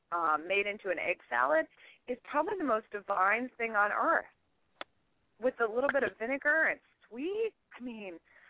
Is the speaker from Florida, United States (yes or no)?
no; Ohio, United States; I grew up in Ohio. So one of the popular things up in Ohio is we make pickled beets.